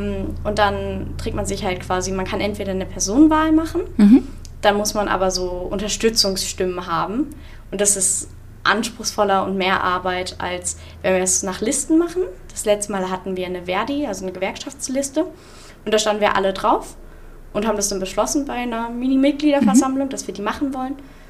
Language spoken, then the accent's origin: German; Hanover, Lower Saxony, Germany; ich komme aus Hannover